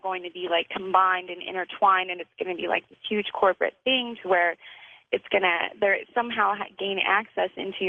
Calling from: Las Vegas, Nevada, United States; I'm calling from Las Vegas, Nevada.

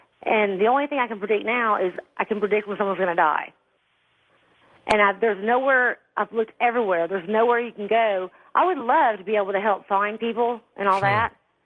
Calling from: Alaska, United States

